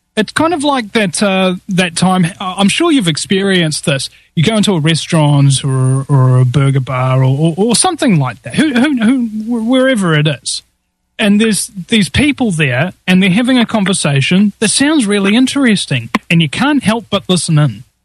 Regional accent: New Zealand; because I'm from New Zealand or something like that, does that give me some kind of special allure or appeal that I'm basically nowhere near you

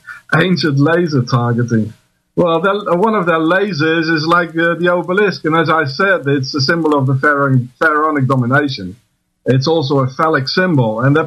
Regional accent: South Africa; I'm 50 years old. I'm a South African. I'm a white South African and a veteran of a couple of wars in South Africa.

